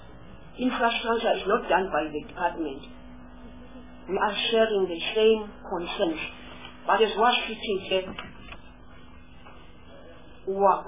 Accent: Eastern Cape, South Africa; But I'm from Eastern Cape.

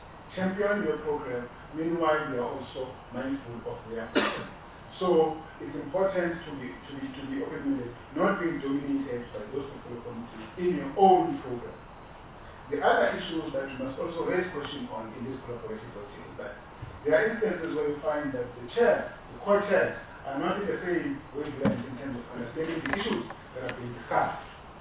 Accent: Rwanda; And I'm from Rwanda, by the way, same as you.

